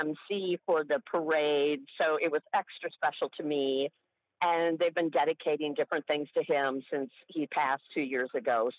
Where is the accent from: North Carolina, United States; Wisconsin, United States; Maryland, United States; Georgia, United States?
Wisconsin, United States; Leopolis; It's actually my hometown, Leopolis, Wisconsin. Teeny tiny town.